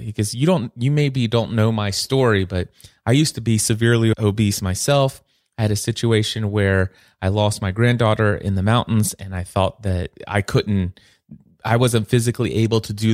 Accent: Kentucky, United States; Well, if it were here in my hometown in Northern Kentucky, wouldn't have been that big of a deal.

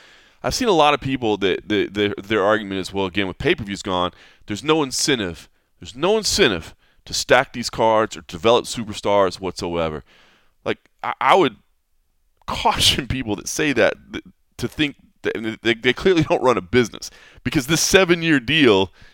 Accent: Texas, United States; moved away as an adult; also born or lived in Oklahoma / Kentucky / Ohio; So I grew up in Texas, obviously, when I was still in the restaurant business, moved from Texas to Oklahoma to Kentucky to Ohio before I moved out here.

